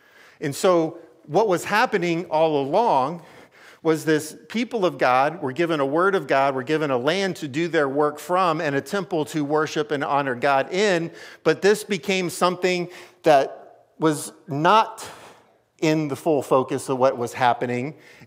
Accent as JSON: {"language": "English", "region": "Maryland", "country": "United States", "tie": "born or raised there", "said": "growing up in Prince George's County, Maryland, and the diversity in the areas"}